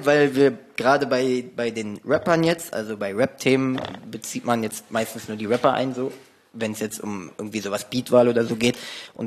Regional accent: Berlin, Germany; Wir sind ja so viele, wir kommen aus komplett Neukölln. Ich bin in Britz auch zum Beispiel aufgewachsen. Mhm. Grenzallee bis Parchimallee habe ich immer gewohnt.

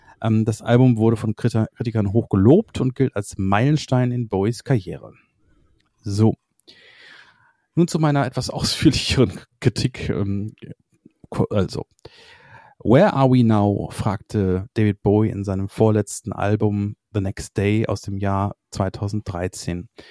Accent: Düsseldorf, North Rhine-Westphalia, Germany; born there; so sind wir nun in meiner Geburtsstadt Düsseldorf angekommen.

